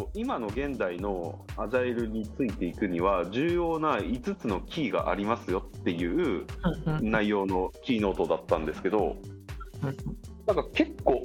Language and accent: Japanese; Sado, Niigata, Japan; 私実は、その佐渡島出身で